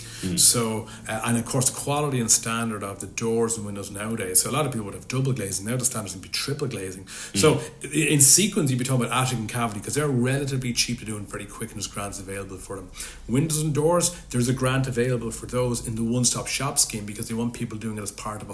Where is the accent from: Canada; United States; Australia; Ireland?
Ireland; Because as Irish people, and I noticed from my current role